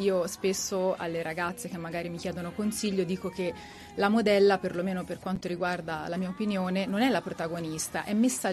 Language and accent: Italian; Gallina, Tuscany, Italy; born there; now in Arezzo, Italy; Io adoro Arezzo, è la città che mi ha adottato, però sono nata in un paesino nel cuore della Val d'Orcia, provincia di Siena, che si chiama Gallina.